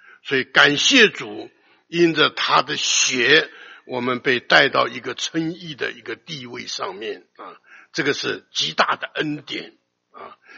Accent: China; 我们中国人讲呢，

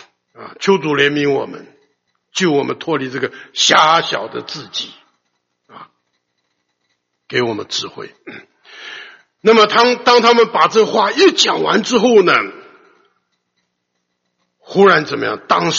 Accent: China; 因为这是我们中国人讲，这是我们安身立命的地方

